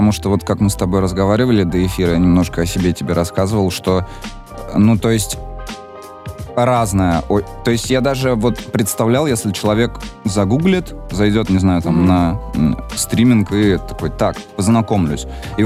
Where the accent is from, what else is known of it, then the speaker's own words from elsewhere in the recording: Alatyr, Chuvashia, Russia; Я из Алатыря родом, маленький город такой в Чувашии.